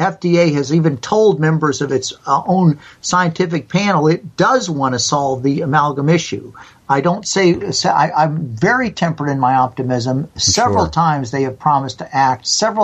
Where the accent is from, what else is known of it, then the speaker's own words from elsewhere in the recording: West Virginia, United States; I'm from West Virginia.